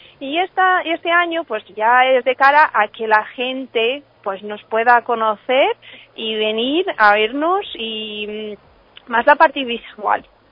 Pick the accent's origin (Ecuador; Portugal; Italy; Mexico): Portugal; now in Spain; Pues yo soy portuguesa, ya vivo en España hace 3 años.